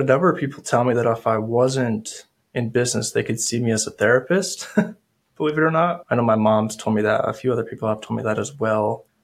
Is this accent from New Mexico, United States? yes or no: yes; New Mexico, United States; So I grew up in New Mexico.